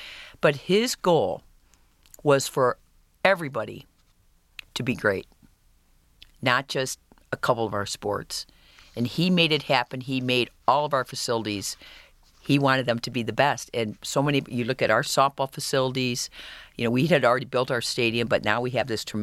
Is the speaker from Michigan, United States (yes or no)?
yes; Lansing, Michigan, United States; And I'm from Lansing, Michigan